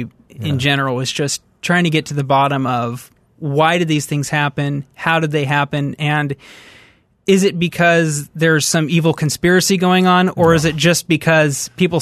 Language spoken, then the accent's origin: English; Fresno, California, United States; I grew up in Fresno, California.